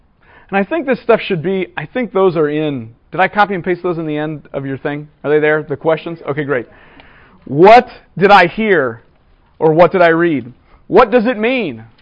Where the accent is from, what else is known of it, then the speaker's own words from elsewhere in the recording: East Coast, United States; I'm from the East Coast. I can make that joke. Okay? We are the frozen chosen. We're Catholic and we're just a little bit cranky about it.